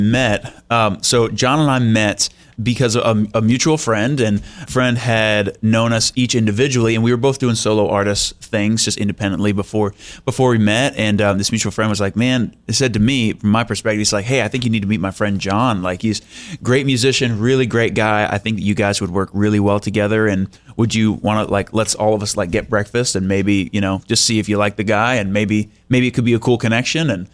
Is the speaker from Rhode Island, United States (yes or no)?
yes; Rhode Island, United States; I'm from Rhode Island.